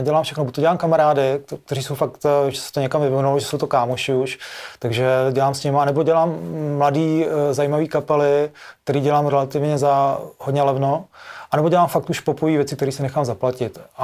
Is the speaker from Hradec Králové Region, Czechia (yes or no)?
no; Prague, Czechia; my jsme říkali, jsme z Prahy.